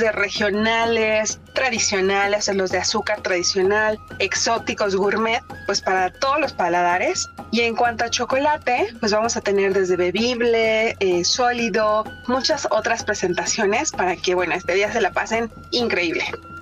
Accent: Mexico; este sentido de identidad como mexicanos y sobre todo como mexicas

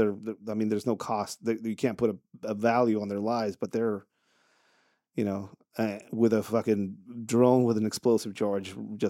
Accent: Tijuana, Baja California, Mexico; I'm a kid from Tijuana that is concerned about this shit

